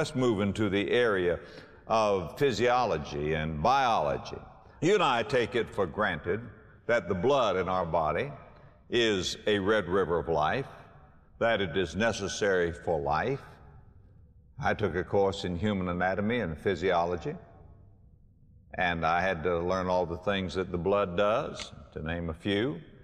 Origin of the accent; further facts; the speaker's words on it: West Palm Beach, Florida, United States; just go to my hometown of West Palm Beach, Florida, cross the bridge, go over to Palm Beach